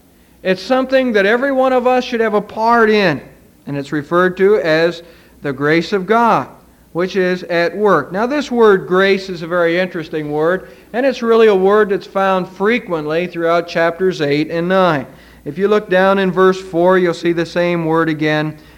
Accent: Ohio, United States; also born or lived in Michigan; being born and raised in Ohio, I just have not been able to get the Ohio State Buckeyes

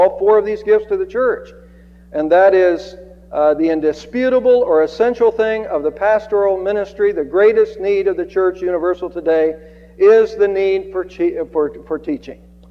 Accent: United States; Now, I was raised in Amish country. I had some Amish friends before they built an Amish schoolhouse in our area.

